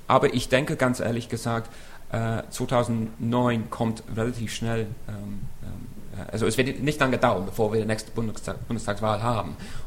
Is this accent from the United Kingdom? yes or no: yes; England, United Kingdom; Also als Engländer sowieso.